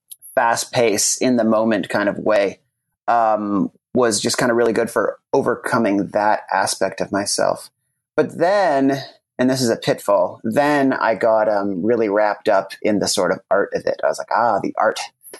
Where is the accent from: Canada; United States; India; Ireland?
Canada; Toronto, Ontario; I grew up in Canada. I'm from Toronto.